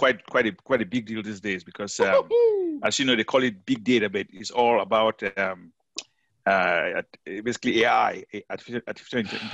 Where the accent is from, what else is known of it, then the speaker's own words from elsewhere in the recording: Cameroon; moved away as an adult; now in United States; I hail from originally from Cameroon. That's in the west part of Africa. Mm-hmm. I came to the States to study in 1994